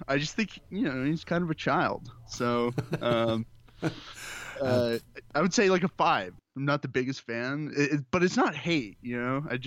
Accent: Dallas, Texas, United States; I'm from Dallas, right. Texas.

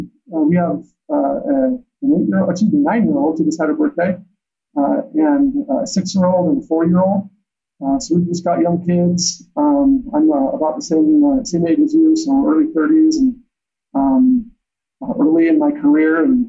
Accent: Denver, Colorado, United States; also born or lived in Blackfoot, Idaho / Michigan; We moved to Michigan for a few years when I was really young, but the majority of my youth was spent in Colorado, in the Denver area.

